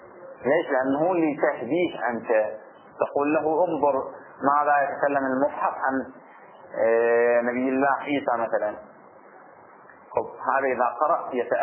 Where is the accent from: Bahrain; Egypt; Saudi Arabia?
Bahrain; وإحنا جرت السيرة عندنا في البحرين وخارج البحرين أيضا